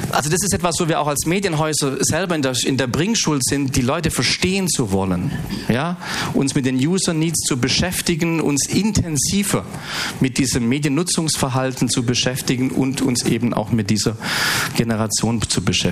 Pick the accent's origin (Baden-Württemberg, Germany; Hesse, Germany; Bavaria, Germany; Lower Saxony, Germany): Baden-Württemberg, Germany; Stuttgart; ich komme aus Stuttgart